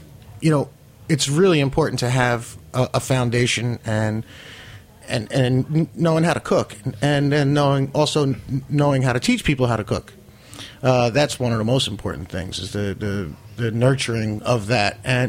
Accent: Philadelphia, Pennsylvania, United States; now in New York, United States; I moved to New York from Philly, yes.

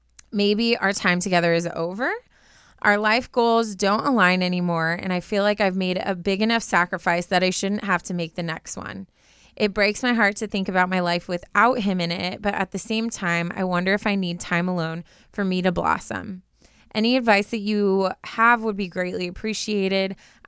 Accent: Canada; He's from the UK, and I'm from Canada.

